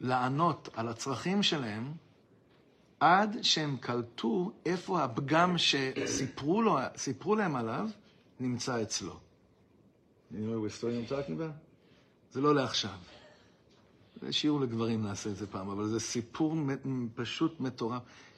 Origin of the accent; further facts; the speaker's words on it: Ra'anana, Central District, Israel; אני גדלתי ברעננה.